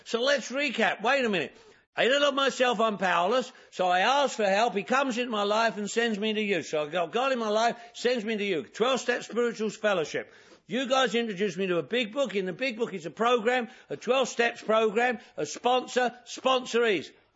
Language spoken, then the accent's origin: English; England, United Kingdom; now in United States